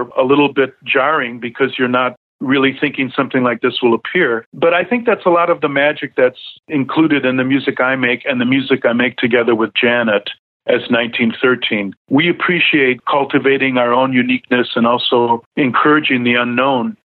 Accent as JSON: {"language": "English", "town": "Racine", "region": "Wisconsin", "country": "United States", "tie": "born or raised there", "said": "I started studying in my hometown of Racine, Wisconsin."}